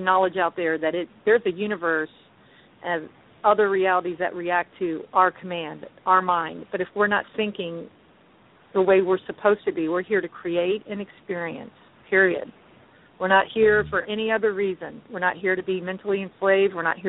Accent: Orlando, Florida, United States; Yes, I'm from Orlando, Florida. I'm a native, and I have quite a big family.

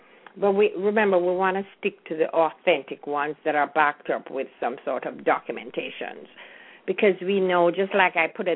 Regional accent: Jamaica; because during my time of growing up in Jamaica

